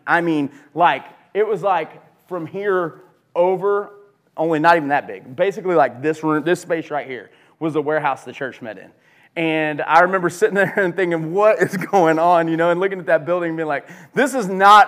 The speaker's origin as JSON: {"language": "English", "region": "Illinois", "country": "United States", "tie": "born or raised there", "said": "because I grew up over here on the Illinois side."}